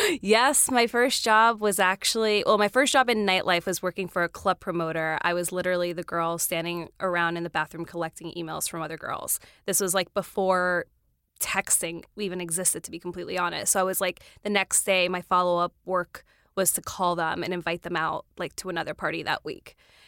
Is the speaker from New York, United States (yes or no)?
yes; Queens, New York, United States; So I moved to the city when I was 17. I'm from Queens originally.